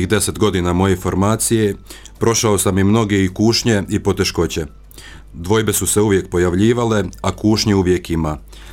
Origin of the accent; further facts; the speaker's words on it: Prozor, Federation of Bosnia and Herzegovina, Bosnia & Herzegovina; rodom sam iz Prozora, odnosno župe Presvetog srca Isusova u Prozoru. Osnovnu školu završio sam također u Prozoru